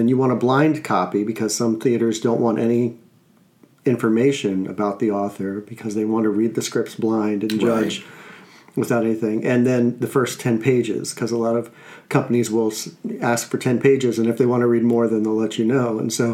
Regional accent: Washington, District of Columbia, United States; now in Chicago, United States; I just got to Chicago a few months ago, and so I'm still kind of getting my feet wet out here. I came from the Washington, D.C. area.

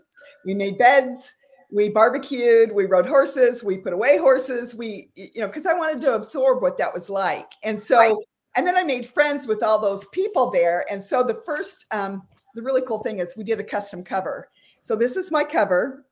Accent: Sun Valley, Idaho, United States; Our trip to Wyoming was almost like my home state. I grew up in Sun Valley, Idaho area.

